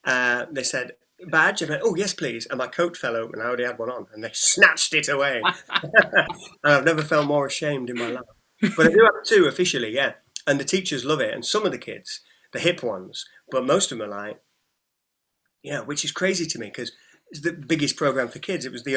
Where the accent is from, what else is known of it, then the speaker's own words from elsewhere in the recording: York, Yorkshire and the Humber, United Kingdom; I'm from York, UK, Old York, and I'm a musician.